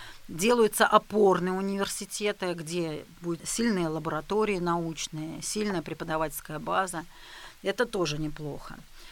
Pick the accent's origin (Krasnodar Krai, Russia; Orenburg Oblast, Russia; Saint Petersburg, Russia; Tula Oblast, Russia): Orenburg Oblast, Russia; я сама из Оренбургской области